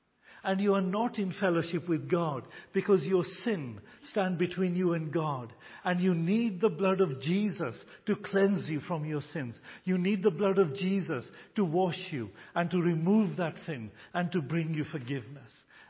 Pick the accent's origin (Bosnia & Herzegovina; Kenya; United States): Kenya; Nairobi; born there; I was born in Nairobi.